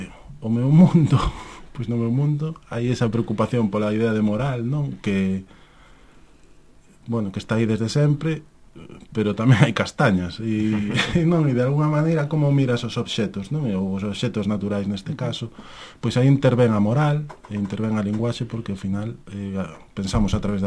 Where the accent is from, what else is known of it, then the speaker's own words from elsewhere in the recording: Galicia, Spain; na Ulloa, que é de onde son eu. Non de Palas de Reis, non de Monterroso, pero sí de Sabisbarra.